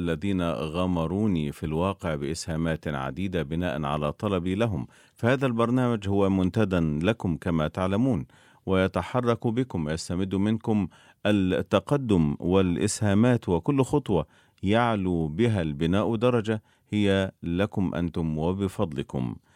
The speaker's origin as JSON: {"language": "Arabic", "region": "Sharqia Governorate", "country": "Egypt", "tie": "born or raised there", "said": "عندما كنت صغيرا في ريف قريتنا بمحافظة الشرقية"}